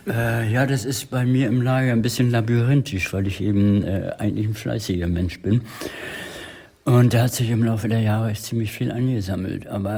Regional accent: Northern Germany, Germany; Und ich habe hier als Norddeutscher eine gewisse Freibeutermentalität.

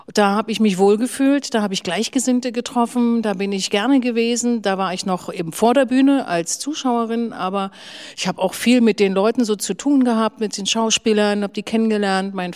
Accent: Rostock, Mecklenburg-Vorpommern, Germany; also born or lived in Wismar; ich komme aus dem wunderschönen Mecklenburg. Schön. Ich bin nämlich in Wismar geboren und in Rostock in einer schönen Platte in Lüttenklein groß geworden. Da bin ich zur Schule gegangen und habe meine ersten Lebensjahre in Rostock verbracht.

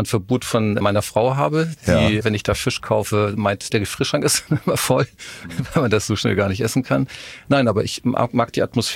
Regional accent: Hamburg, Germany; born there; ich bin im Alstertal geboren.

